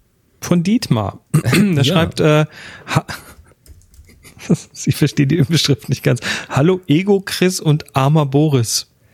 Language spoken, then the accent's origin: German; South Germany, Germany; ich bin ja katholisch aufgewachsen. Ich komme ja aus dem Süden.